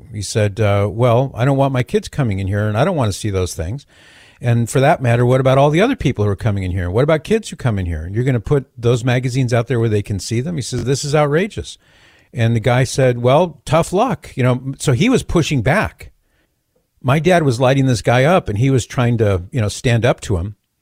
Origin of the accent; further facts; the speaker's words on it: Mission Viejo, California, United States; I grew up in Mission Viejo in Orange County.